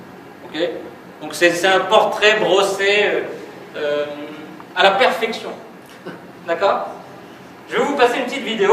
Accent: Réunion, France; Qui suis-je ? Je viens de La Réunion.

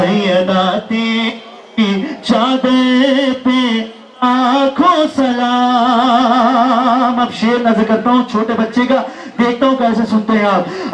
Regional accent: Gujarat, India; मैं खुद गुजरात का रहने वाला हूँ

